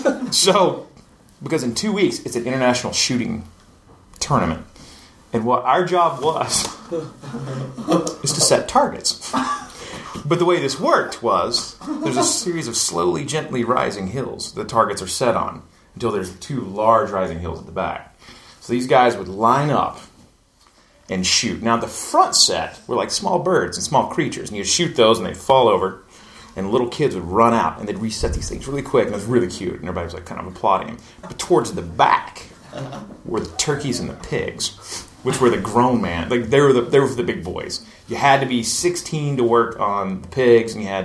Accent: Tennessee, United States; I grew up in East Tennessee, like in the hills and valleys. … which means nothing to most people

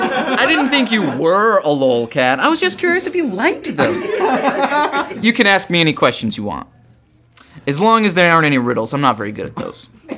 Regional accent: Illinois, United States; Sure, I'm from Illinois.

